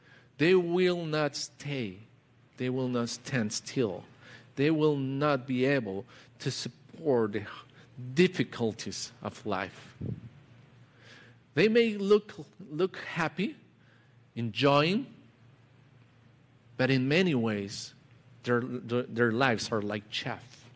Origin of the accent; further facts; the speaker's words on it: Colombia; I come from Colombia, tropical country, right above the equator line. We have no seasons in Colombia.